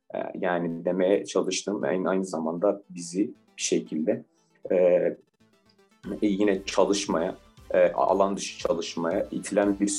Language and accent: Turkish; Diyarbakır, Diyarbakır Province, Turkey; Diyarbakır doğumluyum. Diyarbakır'da liseyi bitirdim.